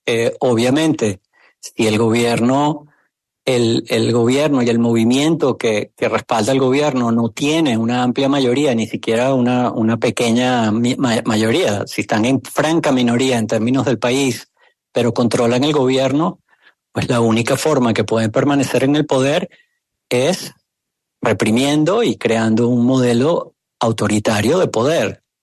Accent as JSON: {"language": "Spanish", "country": "Venezuela", "tie": "born or raised there", "said": "los que crecimos en democracia en Venezuela"}